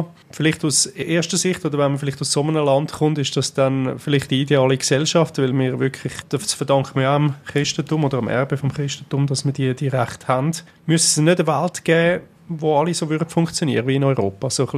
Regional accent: Switzerland; Bei uns in der Schweiz ist das wahrscheinlich, man weicht einander aus.

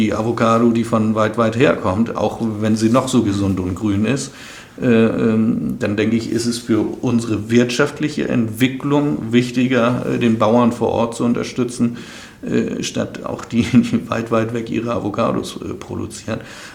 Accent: Northern Germany, Germany; Also ich bin da, wo ich sage, ich komme ja aus dem Norden.

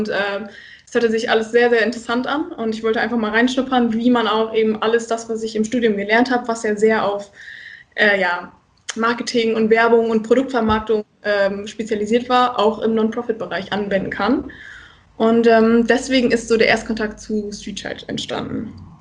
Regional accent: Lower Saxony, Germany; now in Rostock, Germany; bin 23 Jahre alt. Ich komme aus dem schönen hohen Norden, aus Ostfriesland, bin aber gerade auf der anderen Seite im Norden in Rostock

